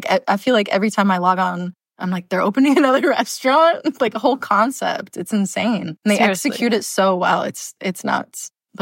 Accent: Nebraska, United States; Well, I did grow up in Nebraska. and moved around a bunch, was in the restaurant industry for like 10 years.

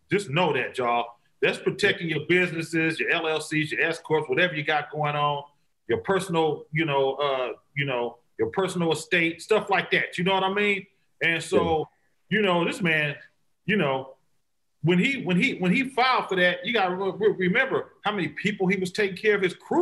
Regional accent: Vallejo, California, United States; We made it, you know, really really good to say, I'm from Vallejo with your chest out. Like, you understand me? Like, you ain't, you know, it's the V. Like, we made it good to be from Vallejo.

